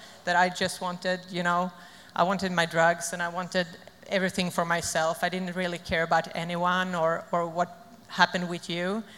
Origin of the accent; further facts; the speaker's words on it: Sweden; I'm an addict from Sweden.